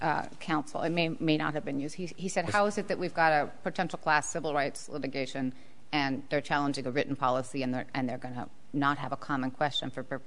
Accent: Pacific Northwest, United States; I don't need to look at the reasoning behind that. I'm from the Pacific Northwest.

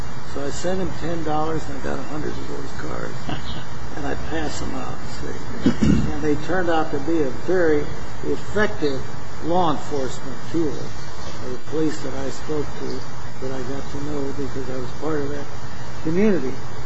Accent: Los Angeles, California, United States; and I grew up in East L.A. So in Spanish, I understand.

